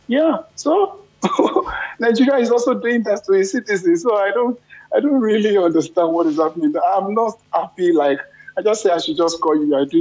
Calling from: Poland; I'm calling from Poland.

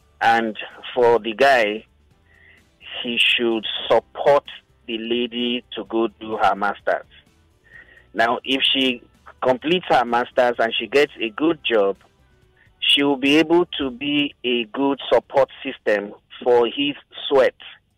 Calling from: Lekki, Lagos, Nigeria; I'm calling from Lekki.

